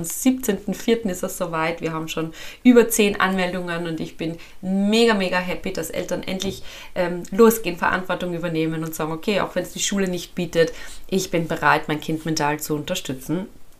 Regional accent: Austria; eine Gelse bei uns in Österreich

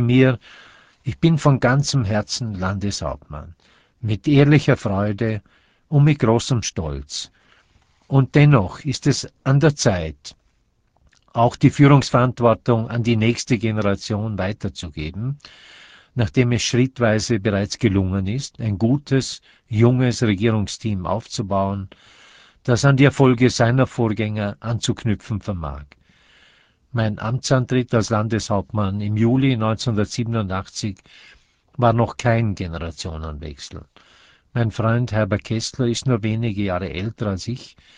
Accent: Thüringen, Vorarlberg, Austria; Zunächst für meine Heimatgemeinde Thüringen

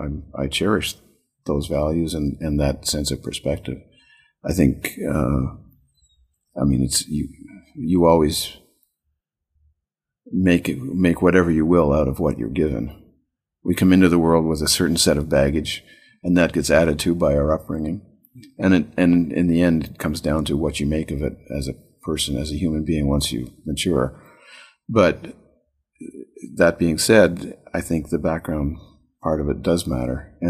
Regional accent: Canada; I have a wife and a baby in San Francisco. But it, but I feel very much a Canadian, and I feel like the what I grew up with as a Canadian

